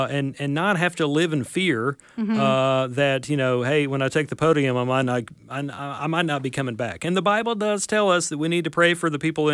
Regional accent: Amory, Mississippi, United States; My hometown and not far from here, I'm from Amory, Mississippi.

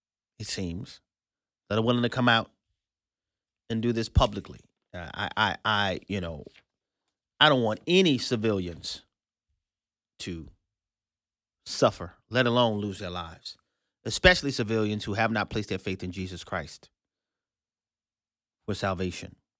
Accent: New Orleans, Louisiana, United States; I ministered in this prison for years, thanks to Elder Ed and the church I grew up in New Orleans.

